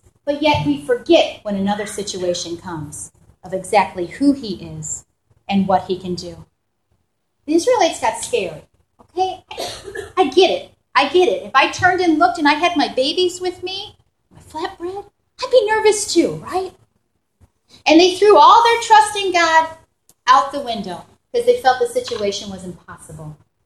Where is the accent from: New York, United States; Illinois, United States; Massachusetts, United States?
New York, United States; You know, I'm from New York, right?